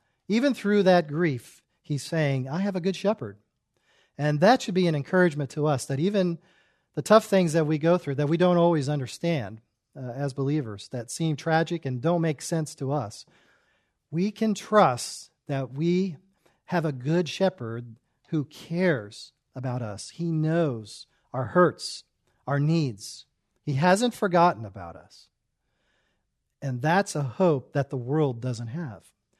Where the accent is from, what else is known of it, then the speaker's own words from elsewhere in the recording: California, United States; because we said we're from California